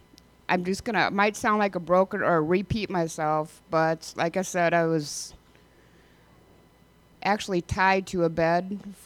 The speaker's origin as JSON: {"language": "English", "town": "Decorah", "region": "Iowa", "country": "United States", "tie": "born or raised there", "said": "And now this is my hometown, actually. And when my mom said, we're moving back to Decorah, I'm like, moving back to Decorah? What's in Decorah?"}